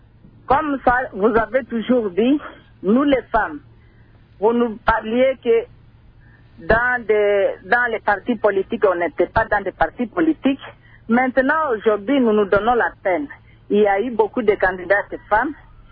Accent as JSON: {"language": "French", "town": "Kindu", "region": "Maniema", "country": "DR Congo", "said": "de Kindou."}